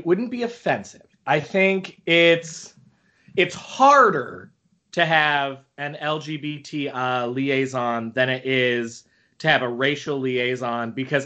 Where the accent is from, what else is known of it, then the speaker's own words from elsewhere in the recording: South Carolina, United States; And I grew up in South Carolina, so, like, I don't give a fuck.